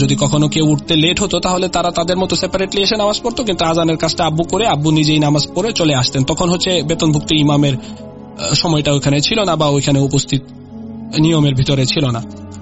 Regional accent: Mymensingh, Mymensingh Division, Bangladesh; ত্রিশাল এবং ভালুকার মধ্যবর্তী বগার বাজারের আগে সাইনবোর্ড যে এলাকাটা, এই এলাকাটা হচ্ছে আমরা এখানে আমাদের গ্রামের বাড়ি। আমার আব্বা ওইখানে শৈশব কাটিয়েছেন, যৌবনে পরে ময়মনসিংহ শহরে চলে এসেছেন, আমরা থেকেছি ওই ওই জায়গাটায়।

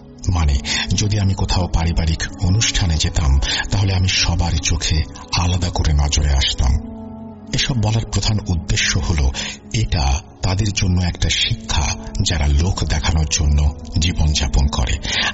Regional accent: Jamalpur, Mymensingh Division, Bangladesh; born there; moved away as an adult; জামালপুরের ছোট্ট কোনো একটি গ্রামে আমার জন্ম। গ্রামে জন্ম হলেও আমি শুধুমাত্র আমার গ্রামের গণ্ডির মাঝেই থেমে থাকিনি

